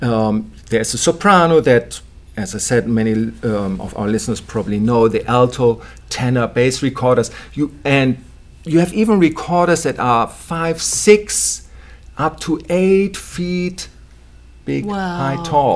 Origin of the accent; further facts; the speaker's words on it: Germany; English is a second language; moved away as an adult; also born or lived in Netherlands; I grew up in Germany, as I said, and then I went to the Netherlands and studied music